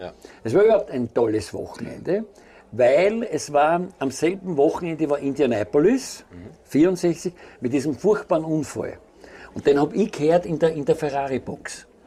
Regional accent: Austria; ich bin aus Österreich

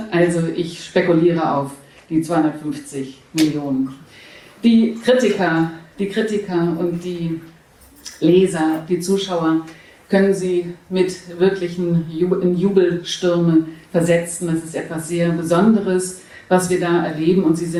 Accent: Hamburg, Germany; now in Berlin, Germany; ich komme aus Hamburg ursprünglich.

